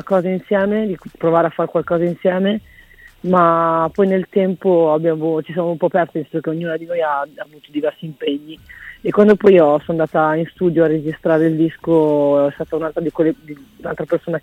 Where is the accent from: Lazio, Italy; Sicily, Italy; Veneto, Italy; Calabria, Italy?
Veneto, Italy; now in Ravenna, Italy; No, io sono veneta, sì.